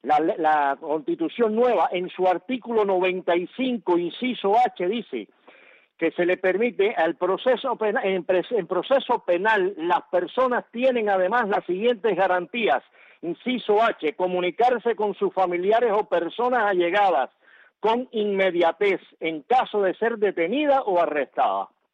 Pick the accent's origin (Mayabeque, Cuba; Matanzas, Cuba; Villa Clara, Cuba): Matanzas, Cuba; Perico; de Perico, en la provincia de Matanzas.